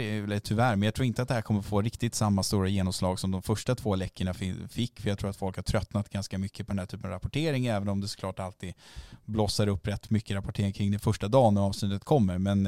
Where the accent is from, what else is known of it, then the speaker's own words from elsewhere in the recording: Sweden; personer, företagsledare som vi svenskar i många fall är ganska stolta över, gärna ser som en viktig reklampelare för Sverige och liknande.